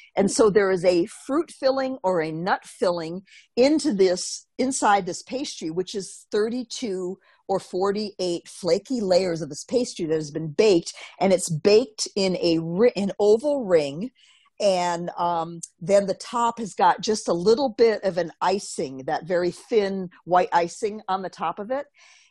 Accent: Racine, Wisconsin, United States; So growing up in Racine, and also Racine is famous for Frank Lloyd Wright, a few of his buildings.

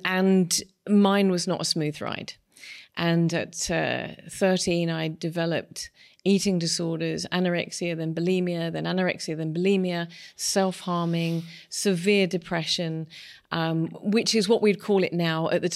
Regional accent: London, United Kingdom; I'm English. I grew up in London, and then moved to the country. And my childhood, I'm a child of the 70s

